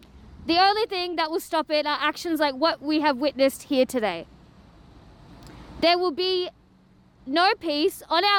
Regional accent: Damascus, Damascus Governorate, Syria; This morning, I woke up to the news of Israel's bombing my hometown, Damascus.

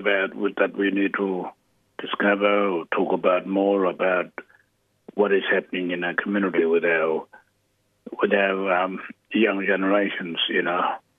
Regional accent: Northern Territory, Australia; first language Warlpiri; English is a second language; I'm a Warlpiri man. My language is Warlpiri, and I'm from Yindamal.

